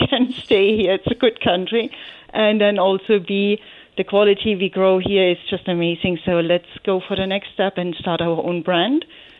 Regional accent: Germany; English is a second language; now in Canada; we are from Germany, and we actually have really indeed 8th Generation of winemaking in the history. But we are the first generation here in Canada.

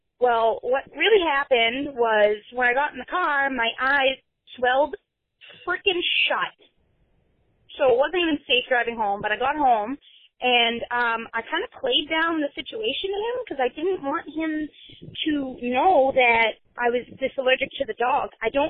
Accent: Boston, Massachusetts, United States; I come from Boston. Whoop, whoop.

